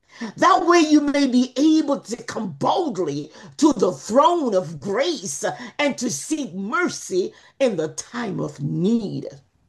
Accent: Jamaica; And I remember when we in Jamaica, because I'm a Jamaican, it would say, my mother would say, "Blood is thicker than water."

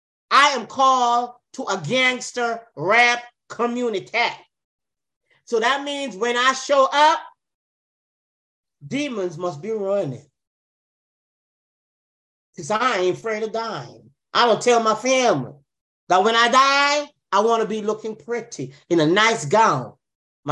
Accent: Jamaica; Oh, yeah, because I'm from Jamaica.

